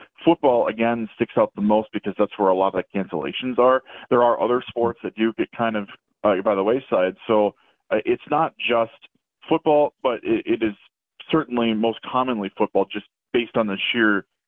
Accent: Cadott, Wisconsin, United States; my hometown of Cadott in northwestern Wisconsin was one of the first schools to kind of do this.

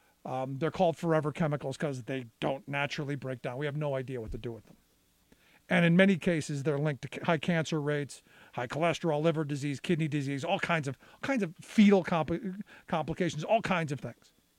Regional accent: Cleveland, Ohio, United States; I grew up in Cleveland, home of the Clean Water and Air Act.

